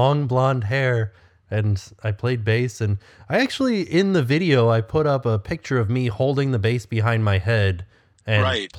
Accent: Orlando, Florida, United States; I feel like because I grew up in Orlando, we have these weird things where you have like a stay in school jam.

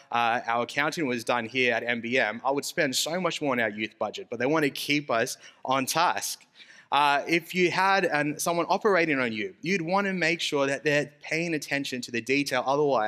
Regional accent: South Africa; I'm from South Africa.

